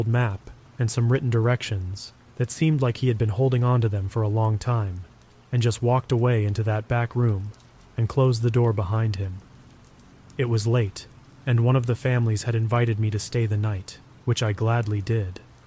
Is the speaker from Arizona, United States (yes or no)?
yes; Arizona, United States; Growing up in Arizona, myths and legends are a part of life.